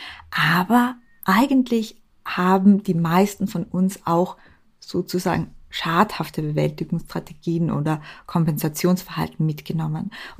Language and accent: German; Austria; now in Vienna, Austria; ich habe ein bisschen einen Dialekt. Und damit ihr wisst, warum, ich bin Österreicherin und ich wohne in Wien.